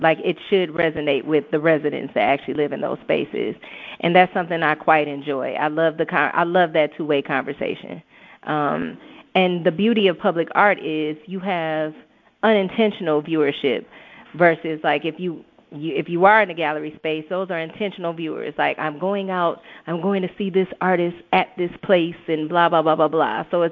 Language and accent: English; Detroit, Michigan, United States; I'm a girl born and raised in Detroit. I've lived other places, but I'm definitely back grounded at home